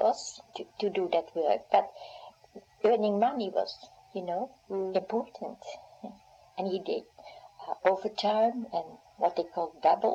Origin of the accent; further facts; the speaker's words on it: Netherlands; English is a second language; I've been back to Holland, mm-hmm. yeah, to see my parents and all that.